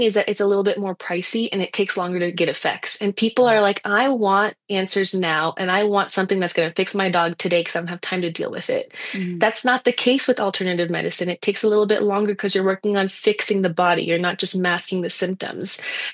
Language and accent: English; California, United States; I went to undergrad in California. I'm from California.